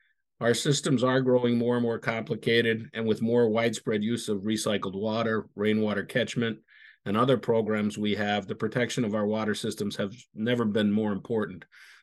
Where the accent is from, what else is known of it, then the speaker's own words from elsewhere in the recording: Scranton, Pennsylvania, United States; I'm from Scranton, Pennsylvania. I became an apprentice plumber in 1978